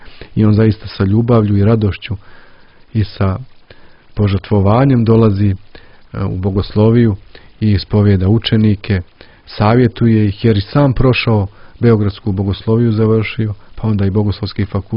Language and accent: Serbian; Danilovgrad, Montenegro; Ja sam rodom iz Danilograda